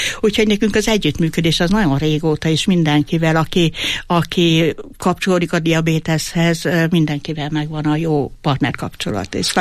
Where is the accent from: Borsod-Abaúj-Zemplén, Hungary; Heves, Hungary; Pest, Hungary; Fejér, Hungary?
Heves, Hungary; Eger; én is EGRI vagyok, meg ő is